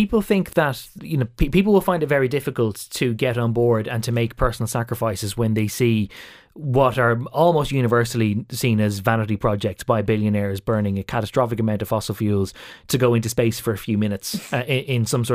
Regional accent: Leinster, Ireland; But I'm from Meath, and I know that a lot of people around my native neck of the woods

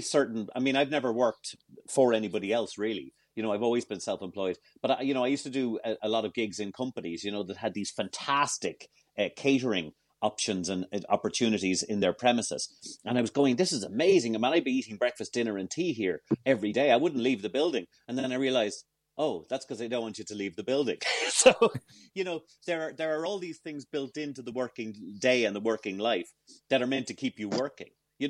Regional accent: Dublin, Leinster, Ireland; I grew up in Georgian Dublin.

